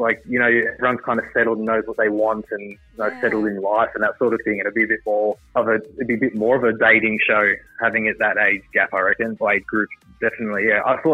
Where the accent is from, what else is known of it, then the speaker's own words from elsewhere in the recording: Melbourne, Victoria, Australia; I'm from Melbourne, yes.